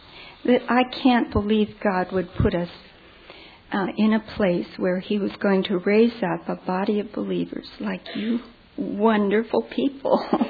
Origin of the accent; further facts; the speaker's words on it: Great Falls, Montana, United States; just about the same size as the town that I grew up in Great Falls, Montana.